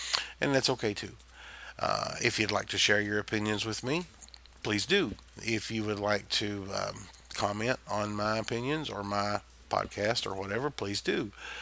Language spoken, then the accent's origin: English; the South, United States; accent: Southern; I was raised the old-fashioned way. I'm a Southern boy, and I don't know if you can tell or not by my accent, but I am definitely a hillbilly through and through, 100%